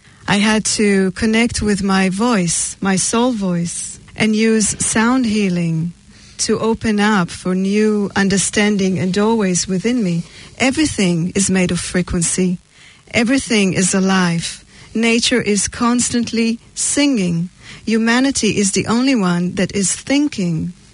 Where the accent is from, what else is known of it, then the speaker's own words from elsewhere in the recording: Israel; I grew up in Israel. I've been through many wars.